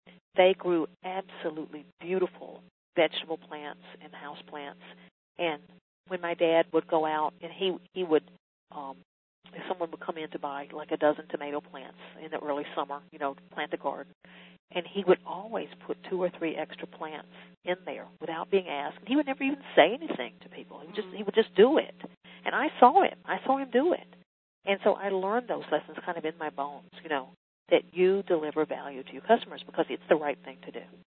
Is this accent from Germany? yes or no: no; the South, United States; I was raised in the South in a really rural area. My parents worked kind of blue collar jobs